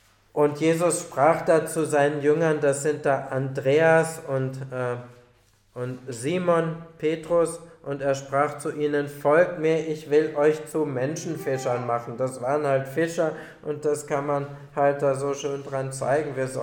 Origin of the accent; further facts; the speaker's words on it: North Rhine-Westphalia, Germany; ich komme aus dem Kölner Raum